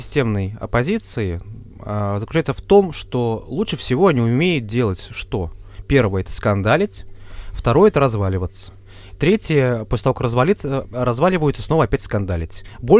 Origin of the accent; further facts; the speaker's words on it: Ulyanovsk Oblast, Russia; Нет, не города Москвы, я сам из Ульяновской области.